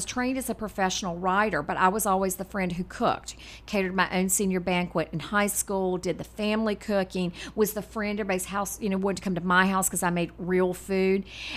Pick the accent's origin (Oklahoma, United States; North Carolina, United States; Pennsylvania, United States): North Carolina, United States; Boone; now in Chapel Hill, United States; I grew up in Watauga County near Boone, so I'm from way back up in the hills.